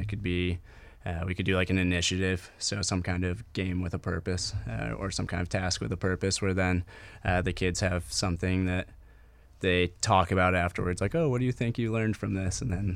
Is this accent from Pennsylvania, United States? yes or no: no; Massachusetts, United States; my parents met in Montana, and then I grew up in Massachusetts.